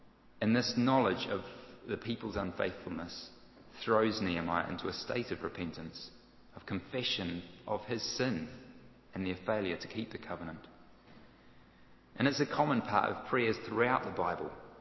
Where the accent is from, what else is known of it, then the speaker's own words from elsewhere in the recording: New Zealand; I'm from New Zealand, for those of you who haven't picked up the accent.